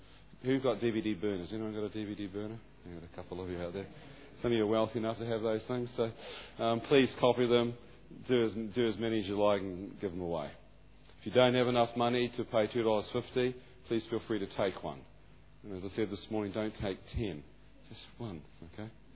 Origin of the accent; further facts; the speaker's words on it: Tauranga, Bay of Plenty, New Zealand; also born or lived in Waikato; I was born and bred in New Zealand and brought up in Tauranga and the Bay of Plenty and surfed a lot. For a few years I lived in the poor Waikato amongst the fog.